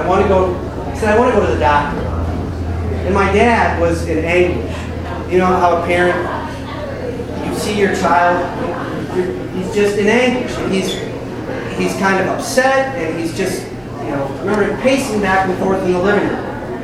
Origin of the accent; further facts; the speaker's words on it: Davenport, Iowa, United States; So I grew up in Davenport, about 13, 14 years old.